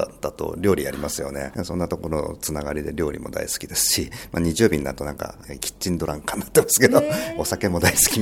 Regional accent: Tokyo, Japan; now in Fujisawa, Japan; 実は私もともと出身は東京なものですから、でご縁があって藤沢市に移り住んできました。

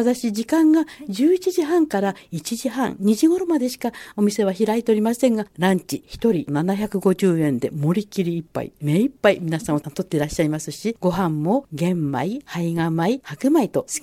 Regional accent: Fujisawa, Kanagawa, Japan; 私善行です、つまり藤沢です。

